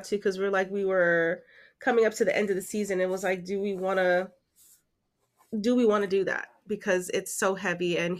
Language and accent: English; New York, United States; I didn't really listen to her when she was on the radio, even though I'm a New Yorker.